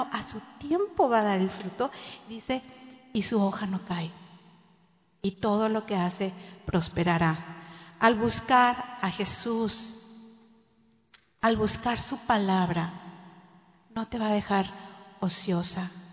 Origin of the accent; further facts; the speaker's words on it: Monterrey, Nuevo León, Mexico; los que somos de Monterrey siempre decimos Monterrey, Nuevo León, pero bueno, nací en Monterrey y toda mi niñez la viví ahí.